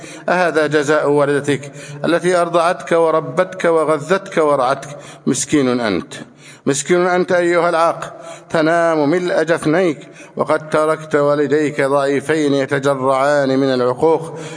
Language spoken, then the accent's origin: Arabic; Egypt